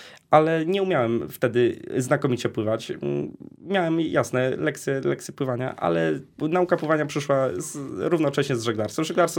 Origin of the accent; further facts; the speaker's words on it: Kraków, Lesser Poland, Poland; Jestem dumnym krakowianinem